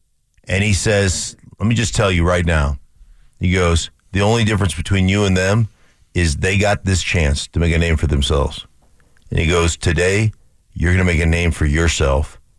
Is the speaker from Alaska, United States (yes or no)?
yes; Alaska, United States; And I grew up in Alaska. I never played golf.